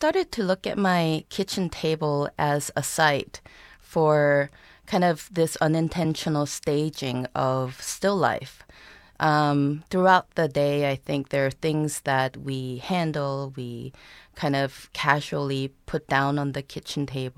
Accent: South Korea; moved away as an adult; now in Lawrence, United States; I'm originally from Korea. I came to US in 98 to study painting and printmaking at Rhode Island School of Design.

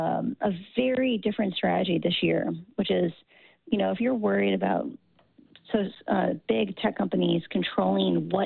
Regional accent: Midwest, United States; I grew up in the Midwest, so getting attention is actually like a thing I avoid.

